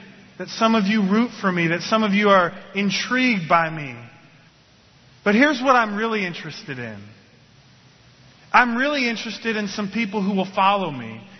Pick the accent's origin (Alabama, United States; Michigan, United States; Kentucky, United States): Michigan, United States; Detroit; I'm from Detroit. Born, raised, for the most part, have lived most of my life in the metro Detroit area.